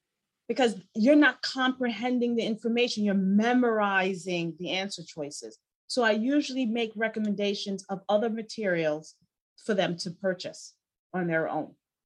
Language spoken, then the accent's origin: English; New York, United States; so I'm from New York, so we don't like wasting time.